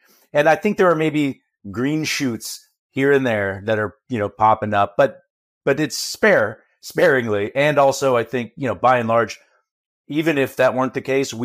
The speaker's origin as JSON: {"language": "English", "town": "Los Angeles", "region": "California", "country": "United States", "tie": "born or raised there", "said": "I'm a Dodger fan, and so I grew up in Los Angeles for most of my life, and most of the first 30 years of my life"}